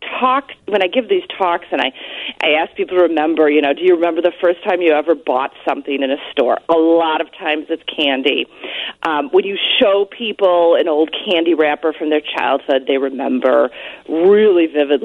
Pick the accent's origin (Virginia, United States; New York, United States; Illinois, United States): Illinois, United States; Chicago; I grew up in the Chicago area, and I remember a couple of the brands.